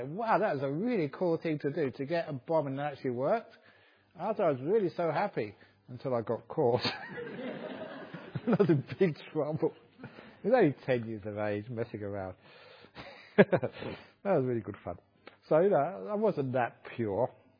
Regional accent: Acton, London, United Kingdom; I came from Acton in West London.

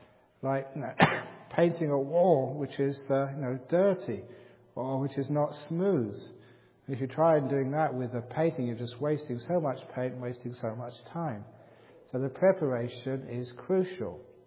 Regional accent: England, United Kingdom; born there; It was really hot, and I was born in England. I wasn't used to hot, you know, weather like that.

